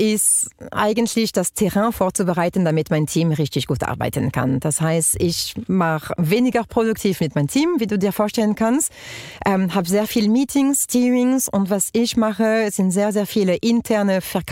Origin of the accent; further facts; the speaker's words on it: France; German is a second language; also born or lived in Germany; now in Switzerland; also ich bin Französin, wie man hört, Britin von Mutterseite und seit 14 Jahren in der Schweiz.